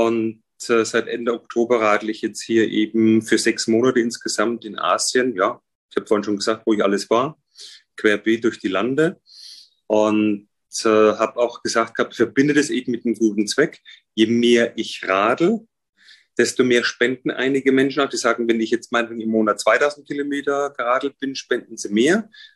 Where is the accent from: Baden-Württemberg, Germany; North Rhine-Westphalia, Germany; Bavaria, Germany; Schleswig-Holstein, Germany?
Bavaria, Germany; Würzburg; da habe ich einen Abteilungsleiter mit seiner Stellvertreterin in Würzburg, wo ich herkomme, gehabt.